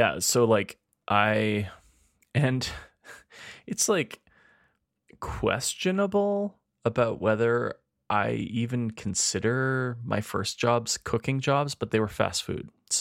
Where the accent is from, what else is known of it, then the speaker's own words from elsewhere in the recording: Edmonton, Alberta, Canada; We're two chefs from Edmonton, Alberta, Canada.